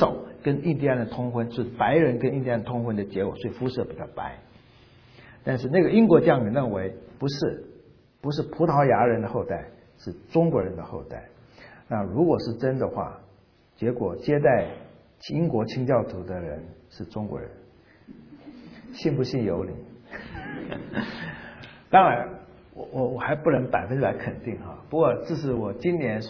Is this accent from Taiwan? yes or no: yes; Taiwan; now in United States; 我从台湾来的时候第一次吃火鸡肉